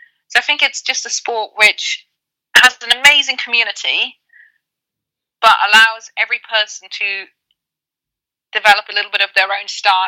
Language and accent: English; Germany; I grew up in Germany, where exactly this is the case.